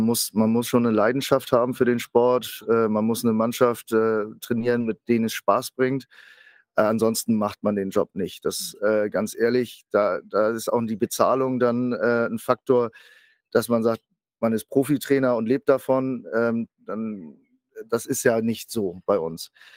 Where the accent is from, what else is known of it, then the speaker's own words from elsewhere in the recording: Kiel, Schleswig-Holstein, Germany; Ich als gebürtiger Kieler, ich habe keine Animositäten in Bezug auf Hamburg